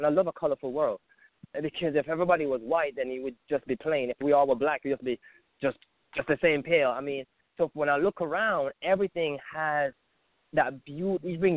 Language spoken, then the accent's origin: English; Connecticut, United States; also born or lived in Jamaica; by birth, I was born in this wonderful island of Jamaica. And I grew up in Connecticut.